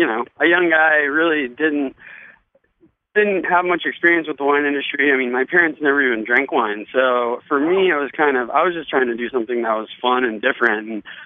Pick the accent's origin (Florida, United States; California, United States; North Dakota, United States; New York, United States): California, United States; I grew up in Central California and I went to school there.